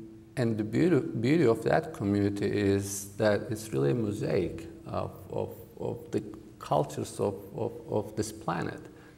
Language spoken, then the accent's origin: English; Turkey; English is a second language; now in United States; say where I was born and raised in Turkey, you don't get that experience.